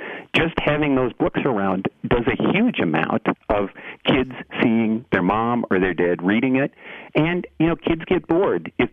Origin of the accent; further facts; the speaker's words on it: Eau Claire, Wisconsin, United States; I grew up in Eau Claire. I went to high school in Eau Claire.